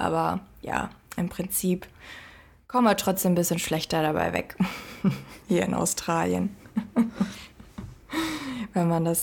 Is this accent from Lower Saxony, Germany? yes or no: no; Hamburg, Germany; Ja, ich komme aus Hamburg.